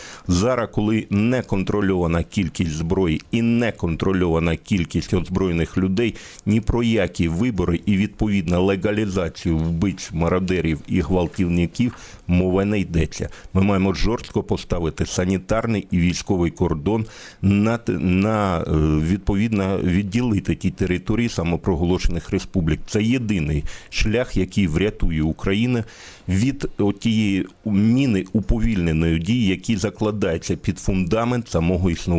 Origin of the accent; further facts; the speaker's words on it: Luhansk, Luhansk Oblast, Ukraine; я сам луганчанин, і я знаю, як відбувалися вибори навіть за часів України